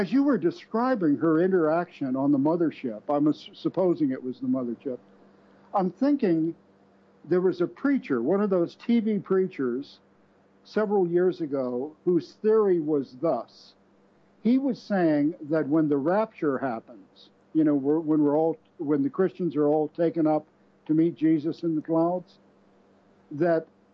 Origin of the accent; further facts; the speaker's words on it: Alexandria, Virginia, United States; And then a couple of years later, when I was growing up in Alexandria, Virginia, we had three main taxicab companies